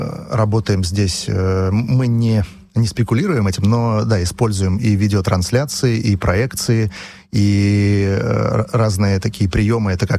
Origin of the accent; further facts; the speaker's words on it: Saint Petersburg, Russia; Я из Петербурга, и там совершенно другой зритель